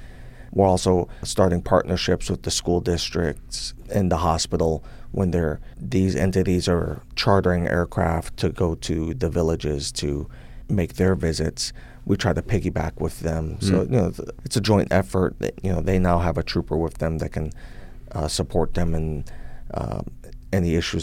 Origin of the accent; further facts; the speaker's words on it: Queens, New York, United States; now in Alaska, United States; Well, I'm originally a good old Queens, New Yorker.